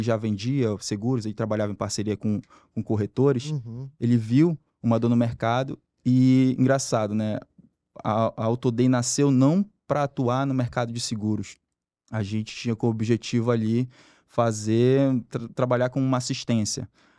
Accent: Santarém, Pará, Brazil; Nós somos de Santarém do Pará, né? Lá no oeste paraense.

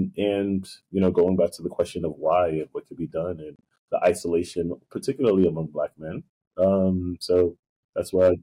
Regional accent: Brooklyn, New York, United States; also born or lived in Haiti; I was born in Haiti, raised in Brooklyn, Coney Island, Brooklyn, in a housing development.

